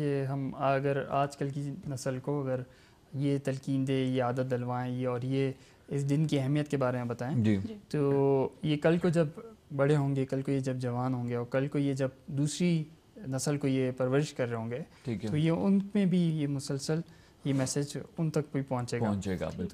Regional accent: Karachi, Sindh, Pakistan; میرا تعلق کیونکہ کراچی سے ہے

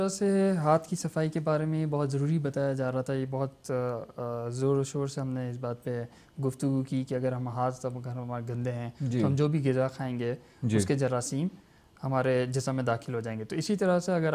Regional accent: Karachi, Sindh, Pakistan; میرا تعلق کیونکہ کراچی سے ہے

